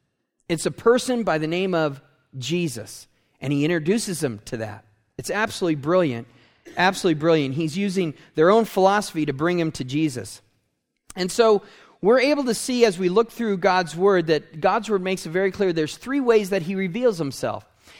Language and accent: English; San Diego, California, United States; now in Colorado, United States; and I'm from San Diego, and there's only two seasons, warm to hot and cool.